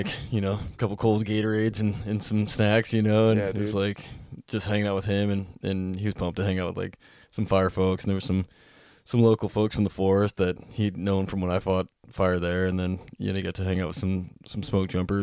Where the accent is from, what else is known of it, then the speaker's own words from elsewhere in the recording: Whitehall, Montana, United States; So I got to jump my hometown.